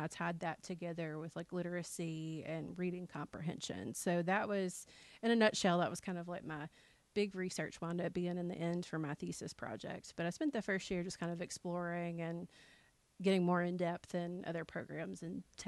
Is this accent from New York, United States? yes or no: no; Tennessee, United States; I'm from Middle Tennessee. That's where my family is.